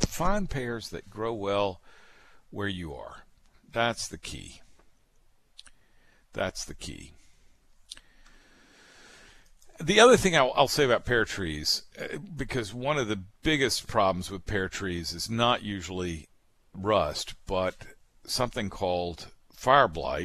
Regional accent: Alabama, United States; also born or lived in Mississippi; Certainly they did in the places where I grew up in South Alabama and South Mississippi.

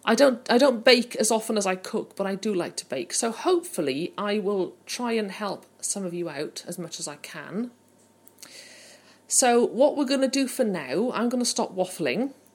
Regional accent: Wales, United Kingdom; moved away; also born or lived in Hereford / Brighton / North East Lincolnshire; I've only lived here since December 2014. I'm from South Wales originally, and I've lived in various other places. I've lived in Hereford, I've lived in Brighton, and I've lived in North East Lincolnshire.

